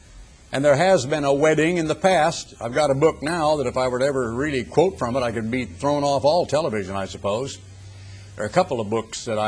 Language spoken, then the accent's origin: English; Oregon, United States; I know, because I grew up in Oregon.